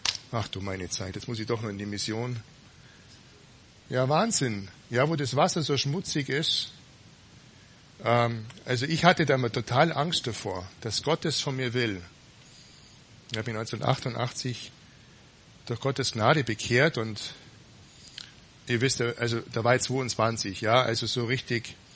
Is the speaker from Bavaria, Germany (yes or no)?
yes; Buxheim, Bavaria, Germany; Ich bin in Buxheim aufgewachsen. Ich hoffe, ihr kennt alle Buxheim. Einfach der Eller entlang, ein bisschen Richtung Ulm und da kommt auf der rechten Seite Buxheim.